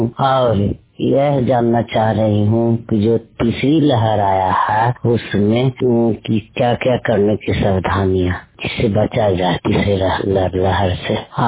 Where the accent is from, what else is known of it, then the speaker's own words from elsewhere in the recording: Darwara, Bihar, India; मैं ग्राम दरवारा पंचायत दरवारा थाना नरसरा जिला नालंदा की रहने वाली हूँ।